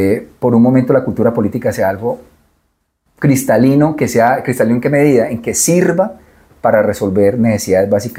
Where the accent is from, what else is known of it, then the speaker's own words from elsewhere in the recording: Colombia; porque soy colombiano, me duele mi país